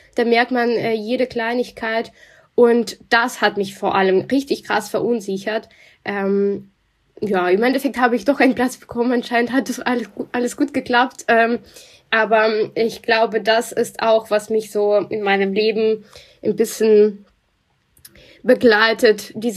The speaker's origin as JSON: {"language": "German", "country": "Russia", "tie": "born or raised there", "second_language": "German", "moved": "as an adult", "lives_now": "Germany", "said": "ich komme aus Russland, ich wohne auch erst seit 3 Jahren in Deutschland, das heißt, ich bin in Russland auch geboren und aufgewachsen und Deutsch musste ich an meiner Uni lernen"}